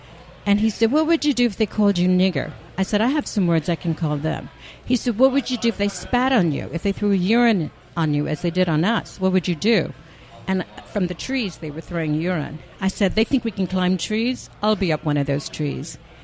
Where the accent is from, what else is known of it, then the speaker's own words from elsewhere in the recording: Indianapolis, Indiana, United States; Yes, I'm from Indianapolis, Indiana, and I don't mind telling my age.